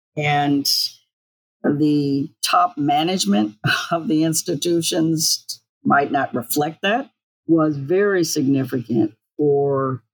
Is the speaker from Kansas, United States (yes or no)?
no; Tallahassee, Florida, United States; born there; I was born in Tallahassee, Florida, because my dad was recruited to start the string department at Florida A&M, a historically black college.